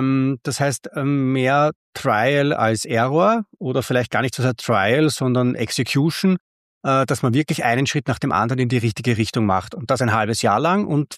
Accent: Austria; dass ein rollendes R bei mir verloren gegangen wäre, noch dazu als Österreicher.

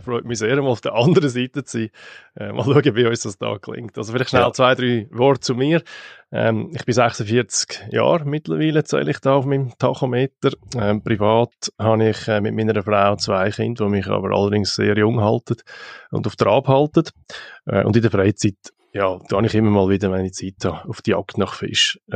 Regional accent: Dietikon, Zurich, Switzerland; Ich bin in Dietiken aufgewachsen, aber ich habe einfach ums Verrecken wollen, unabhängig sein.

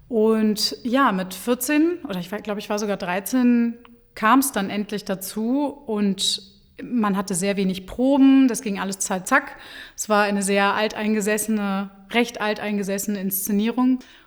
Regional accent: Hanover, Lower Saxony, Germany; now in Wuppertal, Germany; ich komme aus Hannover.

